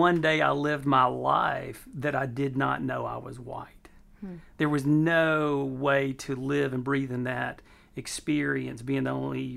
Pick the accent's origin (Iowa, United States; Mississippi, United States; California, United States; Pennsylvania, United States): Mississippi, United States; And I grew up poor in the Mississippi Delta, and I was white.